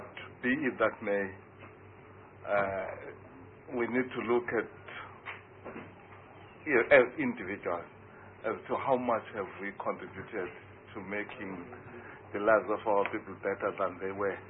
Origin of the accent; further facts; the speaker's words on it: South Africa; But I had to keep on telling them that no, I'm from South Africa, I'm not from Ghana.